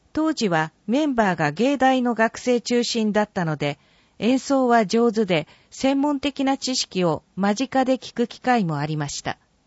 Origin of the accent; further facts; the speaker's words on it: Senju, Tokyo, Japan; 生まれも育ちも千住の私としては嬉しいことですね。